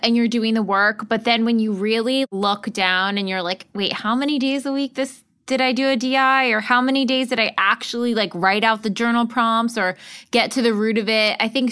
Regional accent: East Coast, United States; now in Los Angeles, United States; I mean, I'm from the East Coast. So an LA-based company, like reaching all the way to the East Coast, like obviously we're international at this point. In the suburb that I'm from

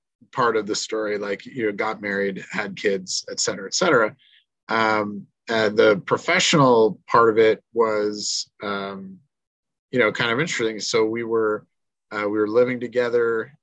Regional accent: Collingwood, Ontario, Canada; Well, I mean, I'm like a born and raised Ontarian. I grew up mostly around the Collingwood, Ontario kind of neighborhood up there, and then went to Guelph to university.

